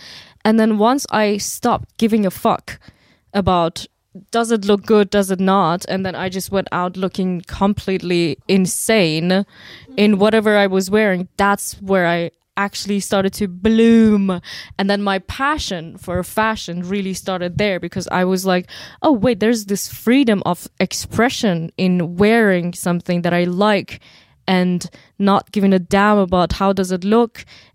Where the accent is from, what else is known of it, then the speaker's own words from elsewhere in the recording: Iran; now in Germany; I grew up in Iran and so most of my life I was covered. And then we came to Germany and I was so confused about what am I going to be wearing.